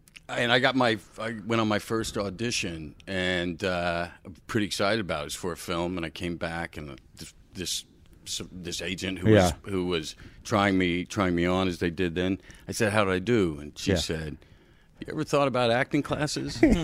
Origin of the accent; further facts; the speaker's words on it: Springfield, Missouri, United States; It was Springfield.